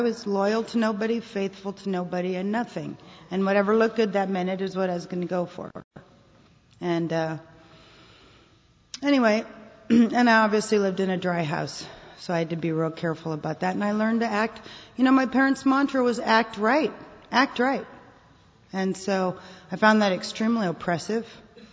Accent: Dallas, Texas, United States; born there; I was born in Dallas. Shortly after I was born, my parents split up.

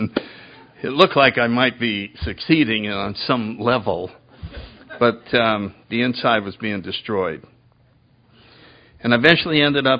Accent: Connecticut, United States; So anyway, I grew up in Connecticut. Went to the Catholic Church, had one sister.

